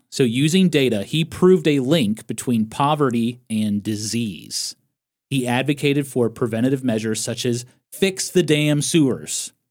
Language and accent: English; Scotland, United Kingdom; When I was growing up in Scotland